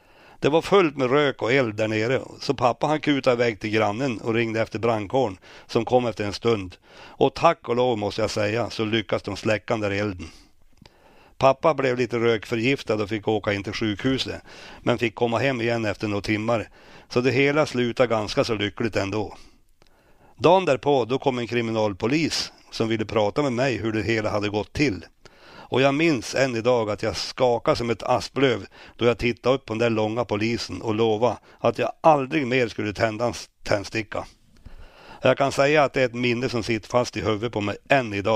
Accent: Örnsköldsvik, Västernorrland County, Sweden; born there; Jag föddes på Öviks BB den 16 juli 1948 och det var med en väldig fart ska jag säga.

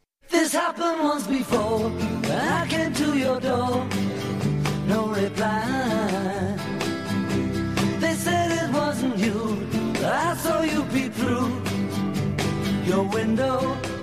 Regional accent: Sidensjö, Västernorrland County, Sweden; Jag är född och uppväxt i Sidensjö, först i Ödsbyn, sedan i prästbordet, bodde jag på prästbordet, ja.

